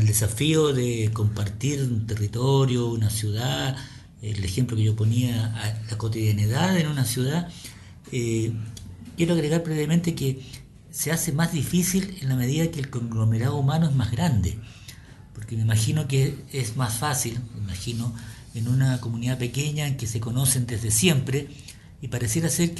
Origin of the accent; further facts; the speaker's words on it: Chile; porque somos chilenos, porque habitamos un mismo territorio, o porque tenemos pasado común en términos históricos